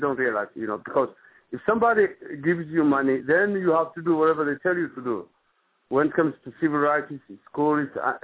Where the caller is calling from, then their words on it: Minneapolis, Minnesota, United States; I'm calling from Minneapolis.